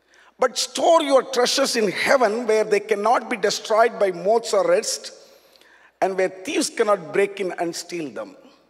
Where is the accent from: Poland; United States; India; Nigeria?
India; When we went inside, it was a surprise to me as an Indian.